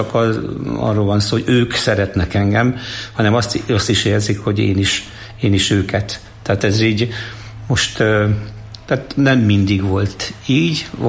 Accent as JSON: {"language": "Hungarian", "town": "Füzérkomlós", "region": "Borsod-Abaúj-Zemplén", "country": "Hungary", "tie": "born or raised there", "said": "Füzérkomlós. Tehát Sátorújján születtem, mert ott van a kórház, de lényegében falu nőttem föl."}